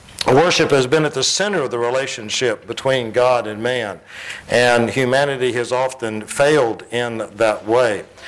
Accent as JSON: {"language": "English", "town": "Plant City", "region": "Florida", "country": "United States", "tie": "born or raised there", "said": "I grew up in Plant City, and these questions would never have been asked back then."}